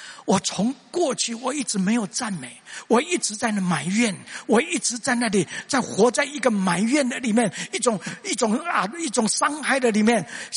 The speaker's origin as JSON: {"language": "Chinese", "town": "Mingjian", "region": "Nantou County", "country": "Taiwan", "tie": "born there", "also_born_or_lived": "Xinwu, Taoyuan", "said": "所以我生在南投民间乡的乡下"}